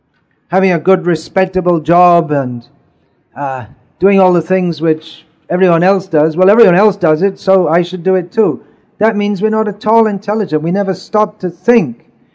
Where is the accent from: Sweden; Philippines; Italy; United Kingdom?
United Kingdom; England; born there; and I was born in England, so I think I must be English.